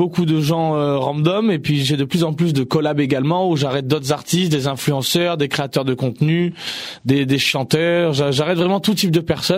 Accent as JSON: {"language": "French", "town": "Bordeaux", "region": "Nouvelle-Aquitaine", "country": "France", "tie": "born there", "lives_now": "Paris, France", "said": "Je suis né à Bordeaux. Oui. Je suis né à Bordeaux. Maintenant, j'habite Paris, effectivement."}